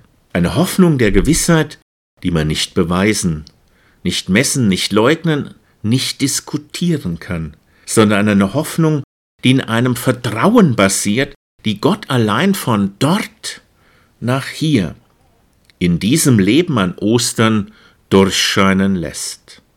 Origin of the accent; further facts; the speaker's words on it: Obereisenhausen, Hesse, Germany; meiner Heimatkirche in Obereisenhausen. Meine Heimat im Heiligen Land, also im Heiligen Hinterland. Ein Bild vom Altar und vom auferstandenen Jesus in der Kirche in Obereisenhausen. Dort bin ich andächtig und groß geworden